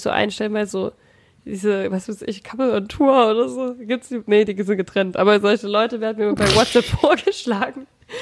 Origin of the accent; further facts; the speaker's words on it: Saxony, Germany; ich komme aus dem Erzgebirge.